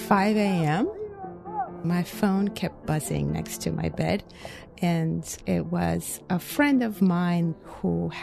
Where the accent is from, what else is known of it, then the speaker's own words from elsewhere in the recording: Caracas, Capital District, Venezuela; He still lives in Caracas. I was born in Caracas in 1976. By the time I was three, my parents divorced and I was raised by my mom.